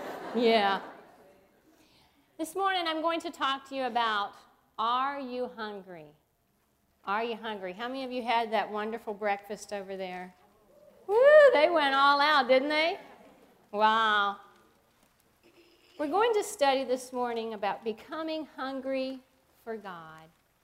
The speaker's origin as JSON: {"language": "English", "town": "Savannah", "region": "Georgia", "country": "United States", "tie": "born or raised there", "accent": "Savannah twang", "said": "I am a Southern girl, just like you. I grew up in the Deep South. I'm from Savannah, Georgia. Now, I lost the Savannah twang somewhere around the early, when I was in college"}